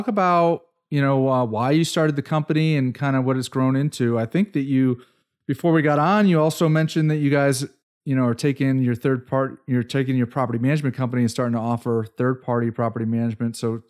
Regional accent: Brookfield, Connecticut, United States; I'm originally from Connecticut, also from Brookfield, Connecticut, near Danbury.

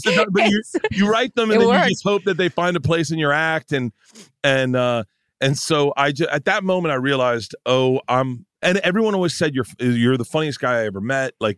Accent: Tampa, Florida, United States; I was a very serious athlete growing up in Tampa. All we did was play baseball. In Florida, you play baseball year round.

